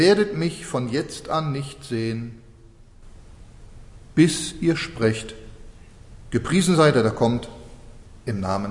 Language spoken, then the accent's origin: German; Switzerland; wir als Schweizer sind ja flotte Leute.